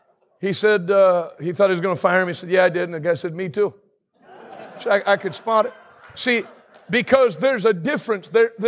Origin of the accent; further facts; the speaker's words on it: Pennsylvania, United States; now in Vancouver, Canada; I didn't even know there was a Vancouver when I was growing up in Pennsylvania. But I'm here now